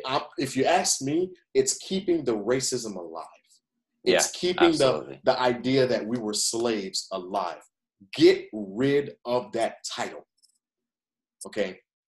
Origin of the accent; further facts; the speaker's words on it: Thibodaux, Louisiana, United States; born there; I was born in Thibodaux, Louisiana, at Thibodaux Regional Hospital in America, which makes me an automatic citizen of this country.